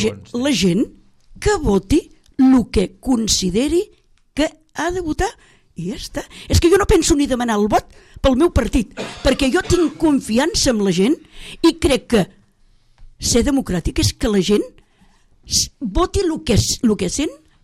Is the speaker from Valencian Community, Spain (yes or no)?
no; Catalonia, Spain; Tan tontos som els catalans que no sabem gestionar els nostres diners?